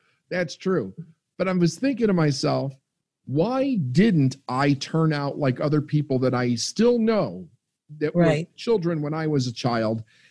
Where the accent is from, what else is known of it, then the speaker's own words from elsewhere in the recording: Chicago, Illinois, United States; So I was raised in Chicago in an Italian family that was extremely racist.